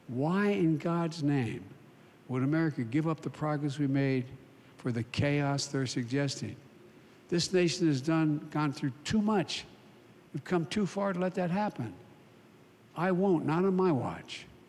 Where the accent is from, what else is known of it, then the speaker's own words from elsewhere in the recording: Claymont, Delaware, United States; also born or lived in Scranton, Pennsylvania; I'm from Scranton, Pennsylvania. I was raised in a little steel town called Claymont, Delaware.